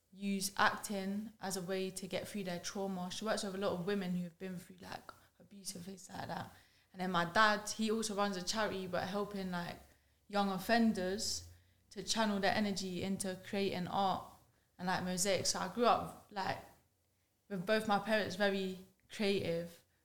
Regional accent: Kennington, London, United Kingdom; So I was born in Kennington, but then I moved to Waterloo, which is, like, quite central, so you just see everything.

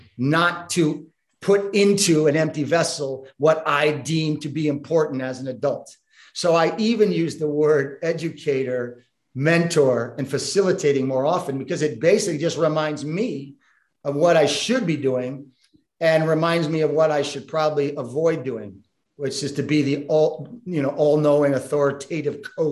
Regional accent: Vermont, United States; I really wanted to take that package to my home country initially and think about in Vermont

